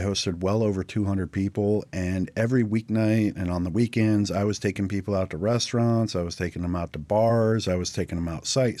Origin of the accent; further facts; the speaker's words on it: Wasilla, Alaska, United States; Yeah, so me and my brother, we're born and raised in Wasilla. You know, we're from the area. We grew up, you know, the background, our backyard basically was the Talkeetna Mountains.